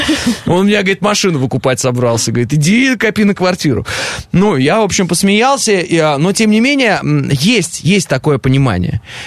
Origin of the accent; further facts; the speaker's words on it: Orenburg Oblast, Russia; Ну, я предполагаю, вот смотри, ты, как и я, из Оренбургской области, да?